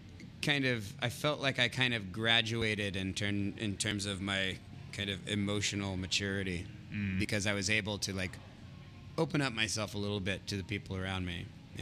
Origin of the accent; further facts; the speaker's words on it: San Francisco, California, United States; Born and raised in San Francisco.